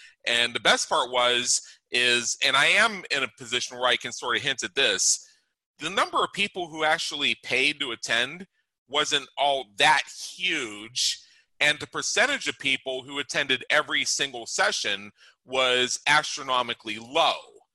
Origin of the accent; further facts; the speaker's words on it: Pittsburgh, Pennsylvania, United States; now in Las Vegas, United States; 7 years ago, I moved from Pittsburgh, Pennsylvania to Las Vegas, Nevada. One of the driving reasons, aside from the fact that I wasn't built for snow and I just you know, didn't really like where I came from, candidly.